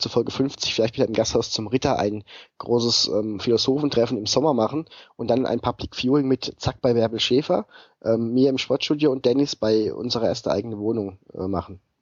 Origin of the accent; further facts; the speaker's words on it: Schneeberg, Bavaria, Germany; born there; Mein Geburtsort ist ja Schneeberg, ja?